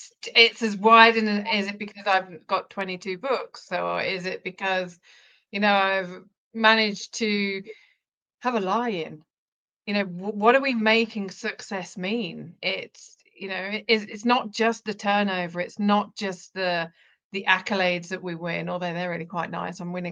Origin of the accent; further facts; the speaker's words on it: United Kingdom; you know, we're British.